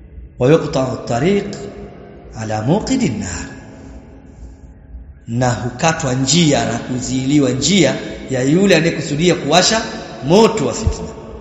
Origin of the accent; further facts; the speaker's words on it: Mombasa, Mombasa County, Kenya; si tumetoka Kisauni, zile afkari za mazingira ya Mombasa